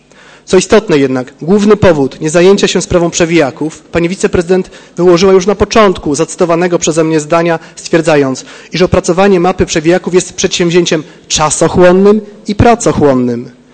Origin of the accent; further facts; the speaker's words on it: Poznań, Greater Poland Voivodeship, Poland; Jako poznaniak